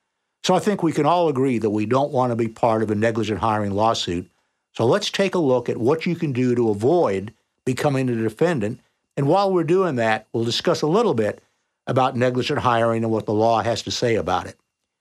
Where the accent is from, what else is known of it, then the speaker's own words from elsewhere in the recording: Connecticut, United States; He was from Connecticut. I was from Connecticut.